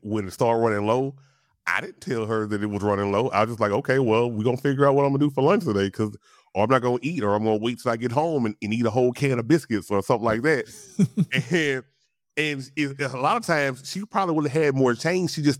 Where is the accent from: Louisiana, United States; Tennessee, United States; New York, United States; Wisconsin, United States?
Louisiana, United States; I'm from the South, I'm from Louisiana, so big mama, big daddy, you know, the great grandparents, they didn't have any money